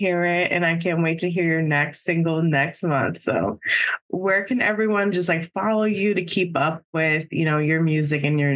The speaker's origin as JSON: {"language": "English", "region": "New Jersey", "country": "United States", "also_born_or_lived": "Rhode Island", "said": "I'm from Jersey. I live in Jersey now, but I lived in Rhode Island for about like 5-ish years"}